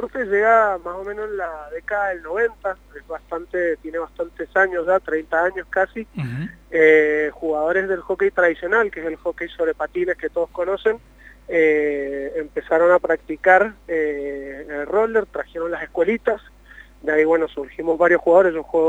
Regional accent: Argentina; todos somos argentinos

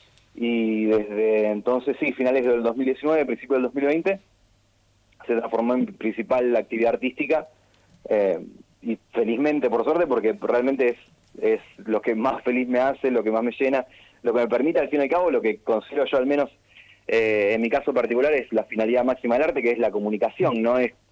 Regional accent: Rosario, Santa Fe, Argentina; now in Corrientes, Argentina; yo soy rosarino, vivo en Corrientes

